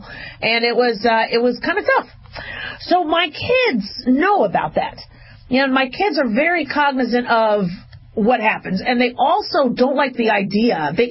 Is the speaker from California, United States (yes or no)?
no; Las Vegas, Nevada, United States; I mean, I grew up in Vegas. So, and my father was a gambler.